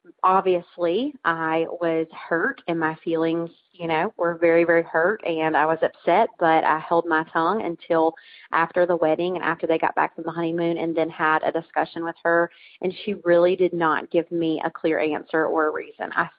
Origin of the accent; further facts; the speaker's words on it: Tennessee, United States; I'm born and raised in Tennessee, and that's just not how we do things